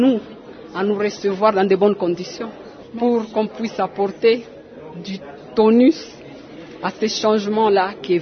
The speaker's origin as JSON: {"language": "French", "region": "Katanga", "country": "DR Congo", "said": "parce que je ne suis pas du Nord, je suis du Katanga"}